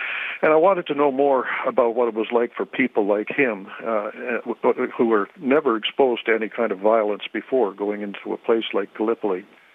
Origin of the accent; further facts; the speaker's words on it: St. John's, Newfoundland and Labrador, Canada; born there; now in Ottawa, Canada; I'm presently living in Ottawa, but I was born in St. John's.